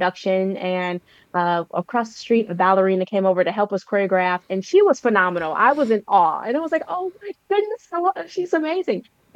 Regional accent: Gary, Indiana, United States; born there; So I was born in Gary, Indiana

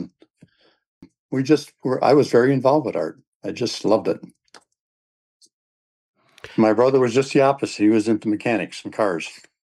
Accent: Little Chute, Wisconsin, United States; I was born and raised in Little Chute, Wisconsin, which is about 25 miles south of Green Bay.

